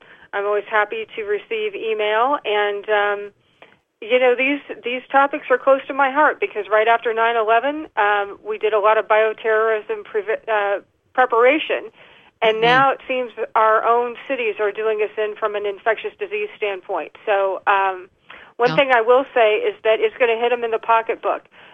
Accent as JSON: {"language": "English", "country": "United States", "said": "I'll say, first of all, I'm an American. then I'm a woman, and then I'm a scientist."}